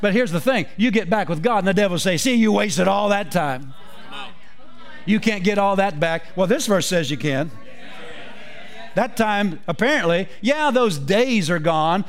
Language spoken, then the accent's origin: English; Pennsylvania, United States; I grew up in Pennsylvania, there's a lot of Amish in Pennsylvania